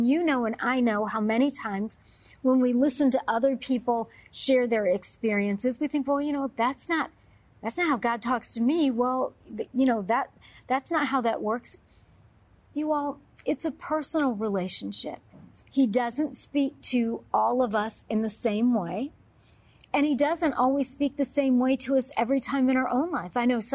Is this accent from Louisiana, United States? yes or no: no; Detroit, Michigan, United States; I'm originally from the Detroit area, as I've shared with you.